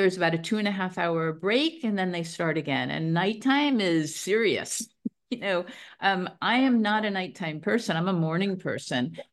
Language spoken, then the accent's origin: English; New York, United States; now in Spain; I'm from New York. When it becomes dark, we're supposed to be at home.